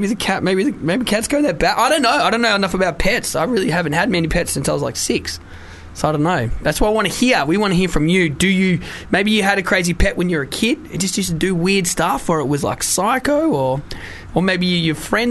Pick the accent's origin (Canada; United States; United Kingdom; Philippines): United Kingdom; Wales; But I'm Welsh.